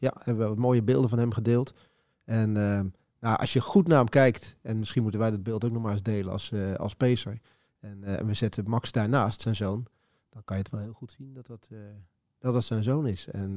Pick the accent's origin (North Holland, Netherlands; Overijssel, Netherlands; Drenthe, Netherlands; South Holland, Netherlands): South Holland, Netherlands; Capelle aan den IJssel; also born or lived in Rotterdam; ik ben geboren in Rotterdam, maar opgegroeid in Capelle aan de IJssel. En daar woonden wij in de Beemsterhoek. Een flat 13 hoog. En ik woon daar vanaf mijn zevende jaar. Dus dan moet je voor 1974, zo'n beetje 1974, 75.